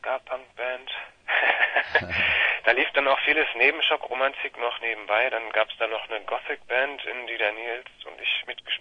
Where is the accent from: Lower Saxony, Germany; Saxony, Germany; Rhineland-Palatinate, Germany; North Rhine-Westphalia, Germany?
North Rhine-Westphalia, Germany; Essen; Also ich komme aus Essen